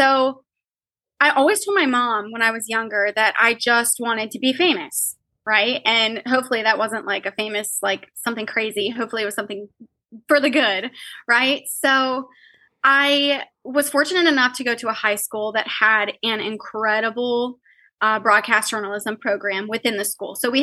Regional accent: Wheeling, West Virginia, United States; now in Ohio, United States; Born and raised in Wheeling, West Virginia. I'm in the northern panhandle of West Virginia, which it's been awesome living here my whole life

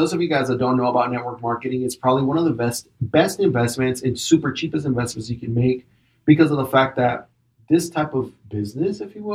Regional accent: Acapulco, Guerrero, Mexico; I'm originally from Acapulco, that's southern Mexico, you know, port style life. So very humid, totally different compared to the dry heat that I'm used to nowadays.

